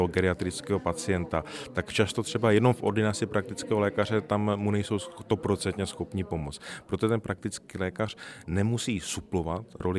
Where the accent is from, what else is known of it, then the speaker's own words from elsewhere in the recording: Valašské Meziříčí, Zlín Region, Czechia; já jsem z Valašského Meziříčí třeba